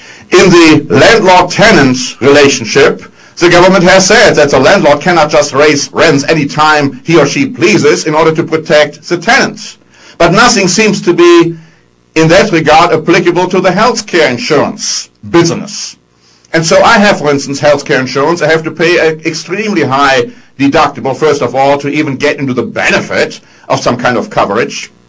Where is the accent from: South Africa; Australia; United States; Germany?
Germany; I'm coming originally from Germany